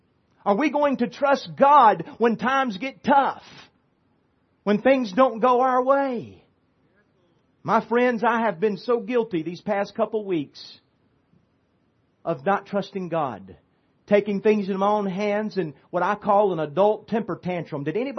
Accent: United States; My friends, listen, it's a blessing being American. It's a blessing having the freedoms we have, but we have an awesome responsibility to be a steward of that freedom

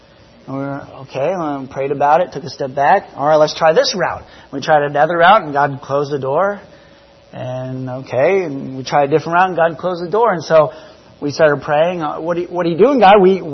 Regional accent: New Zealand; moved away; growing up in New Zealand, with our highway being one lane one way, one lane the other, twisting and turning up in the mountains, that driving on the left side of the road, small cars, people driving mopeds or biking everywhere.

